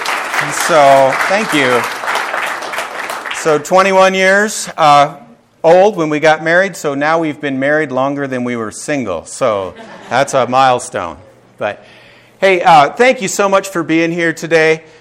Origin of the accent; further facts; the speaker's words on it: Minnesota, United States; moved away as an adult; I grew up in Minnesota. Spent 19 years of my life there, and after that, I went to the Moody Bible Institute in Chicago, Illinois.